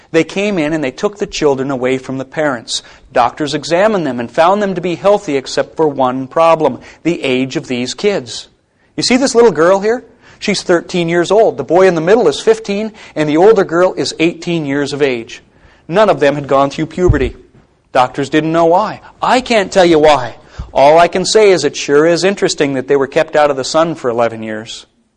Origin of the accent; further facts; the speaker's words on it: Plentywood, Montana, United States; My hometown of Plentywood, Montana. When I was growing up there, there was a border patrolman who moved into town